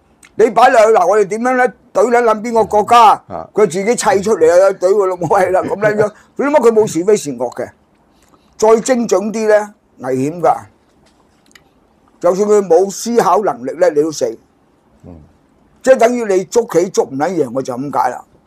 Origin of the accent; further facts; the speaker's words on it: China; 點我哋中國人點解俾美鬼佬玩啫？